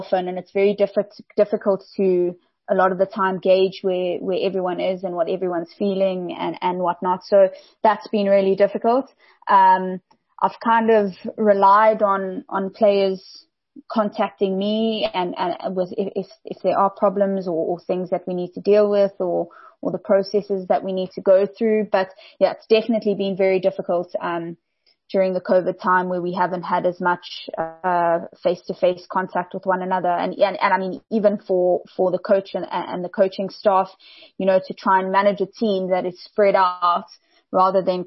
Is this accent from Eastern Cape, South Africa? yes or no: no; Johannesburg, Gauteng, South Africa; Yeah, so I grew up in Johannesburg. I went to school in Joburg